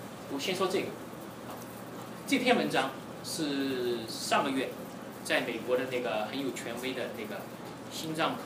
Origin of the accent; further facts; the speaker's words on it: China; now in United States; 特别是我们都是中国人，对不对？我们关心我们自己在美国的中国人